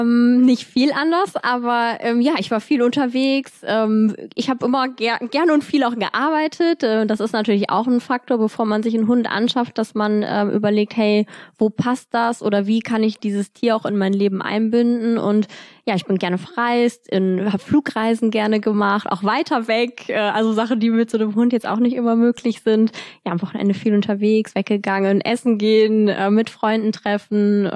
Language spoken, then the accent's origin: German; Cologne, North Rhine-Westphalia, Germany; Ja, also ich komme aus Köln, Paula auch. Paula wohnt bei mir.